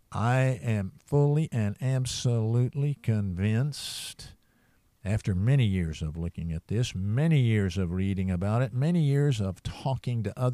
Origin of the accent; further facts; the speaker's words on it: Texas, United States; And, of course, I'm from East Texas. My whole family on both sides are all from East Texas.